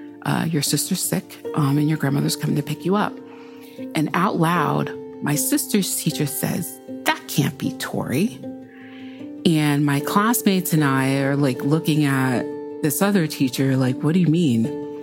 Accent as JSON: {"language": "English", "town": "Paris", "region": "Île-de-France", "country": "France", "tie": "born or raised there", "said": "Oldest of four, two sisters and a brother, four of us, three different dads. We were raised in Paris."}